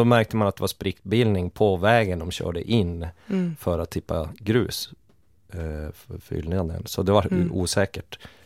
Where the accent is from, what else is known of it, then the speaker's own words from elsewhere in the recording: Malmberget, Norrbotten County, Sweden; Malmberget till och med har jag vuxit upp